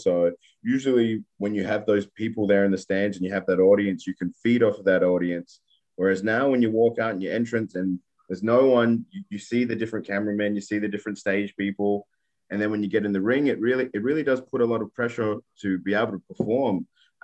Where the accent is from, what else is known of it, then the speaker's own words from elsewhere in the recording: Adelaide, South Australia, Australia; Not only is she from Australia, she's from my hometown of Adelaide.